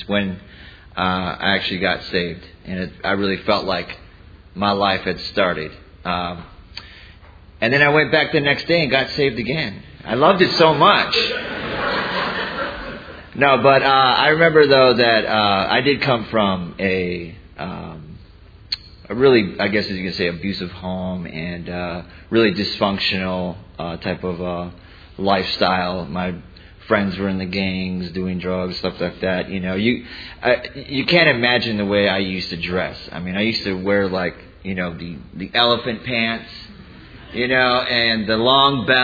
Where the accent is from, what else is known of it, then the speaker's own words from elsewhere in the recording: Wisconsin, United States; And, you know, I'm from Wisconsin, so this down here, this is not cold weather.